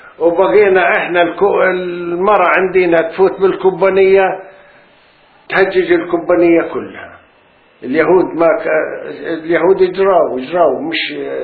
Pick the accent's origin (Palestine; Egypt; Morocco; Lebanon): Palestine; Qaqun, Tulkarm Governorate; now in Tulkarm, Palestine; من قاقون وين قريتنا على شط البحر وهون احنا بمنطقة طول كرم.